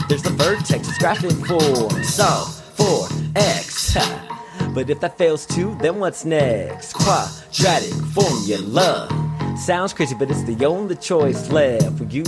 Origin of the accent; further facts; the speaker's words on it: California, United States; It's my producer friend, because I'm from the Bay Area. I was like, I want a Bay Area beat.